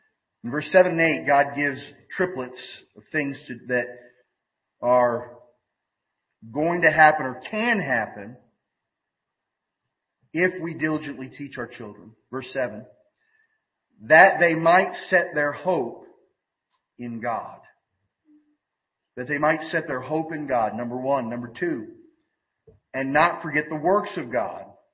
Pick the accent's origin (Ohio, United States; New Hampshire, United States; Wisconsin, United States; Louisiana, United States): Louisiana, United States; my home state of Louisiana, where I was born